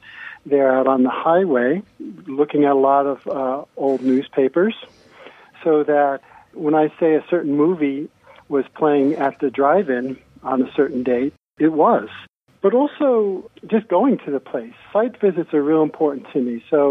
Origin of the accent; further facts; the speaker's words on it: Shelton, Washington, United States; By the time I was growing up in Shelton, the air was clean.